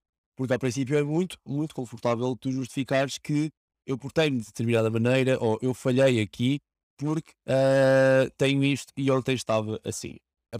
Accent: Lisbon, Portugal; venho de Lisboa

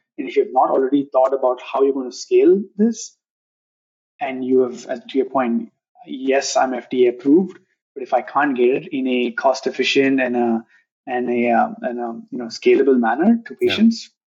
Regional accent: India; so I'm from India, so I want to see these therapies actually reach that part of the world.

